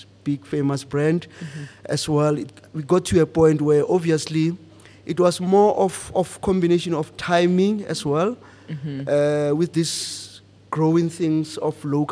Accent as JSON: {"language": "English", "town": "Mabopane", "region": "Gauteng", "country": "South Africa", "moved": "as an adult", "lives_now": "Johannesburg, South Africa", "said": "I'm from Mabopane in Pretoria. So, yeah, just to summarize a bit, I was raised by both parents, even though they are late now. However, I moved from Pretoria to Johannesburg like 2009 due to work."}